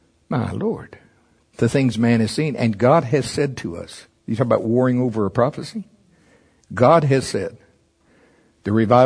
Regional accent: Oklahoma, United States; Y'all know I'm from Oklahoma, anyway. I am educated, I just don't talk like it.

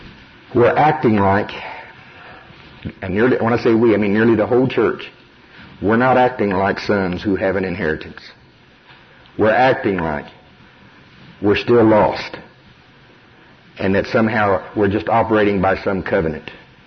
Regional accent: Shawnee, Oklahoma, United States; I grew up in Pottawatomie County, Shawnee, Oklahoma.

